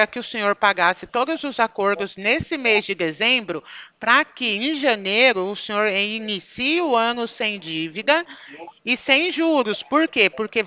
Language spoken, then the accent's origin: Portuguese; São Carlos, São Paulo, Brazil; eu sou aqui de São Carlos, São Paulo.